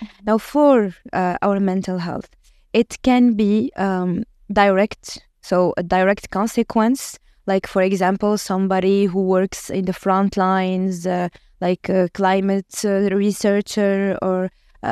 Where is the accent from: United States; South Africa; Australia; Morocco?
Morocco; Casablanca, Casablanca-Settat; I am a psychiatrist from Casablanca, Morocco. Casablanca is not the capital of Morocco. It's actually the biggest city and the economic capital.